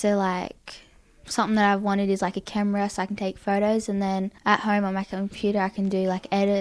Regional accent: Young, New South Wales, Australia; I'm 12 and I'm from Young.

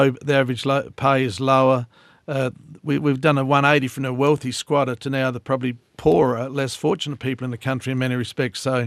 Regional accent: Jamestown, South Australia, Australia; back in the 70s, when I grew up in South Australia, Jamestown

